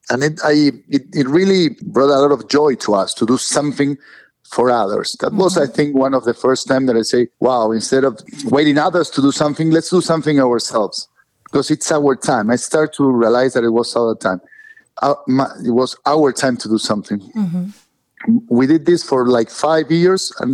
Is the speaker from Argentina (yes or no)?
yes; Argentina; English is a second language; moved away as an adult; now in Miami, United States; I'm originally from Argentina. 18 years ago, we came here to Miami to I work in a bank. So they transferred me here.